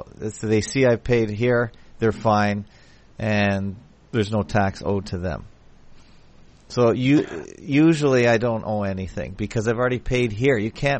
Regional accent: Toronto, Ontario, Canada; born there; No, I was born in Toronto.

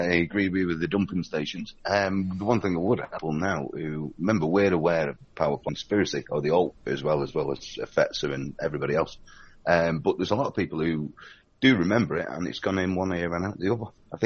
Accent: England, United Kingdom; because I'm English, I'm constantly drinking tea anyway.

